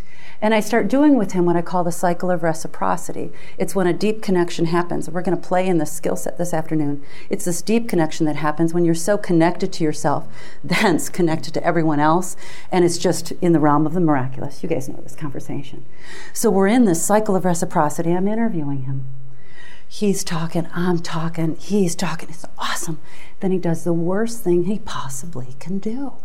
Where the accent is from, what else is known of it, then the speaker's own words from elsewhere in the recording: Detroit, Michigan, United States; I'm from Detroit, so I work a lot with the automotives.